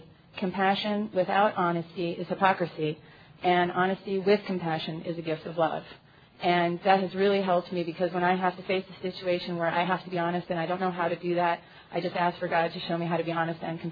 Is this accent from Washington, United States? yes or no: no; Denver, Colorado, United States; I'm an alcoholic. I'm from Denver, Colorado.